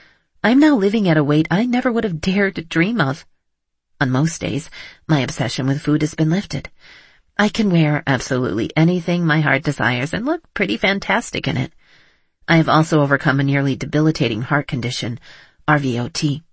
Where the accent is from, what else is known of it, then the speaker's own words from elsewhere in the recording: Edmonton, Alberta, Canada; born there; I was born in Edmonton, Alberta, in 1956, the youngest of five children. Our family was quite poor